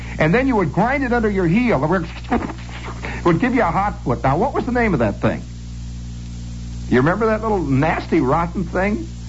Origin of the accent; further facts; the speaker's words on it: United States; I'm an American.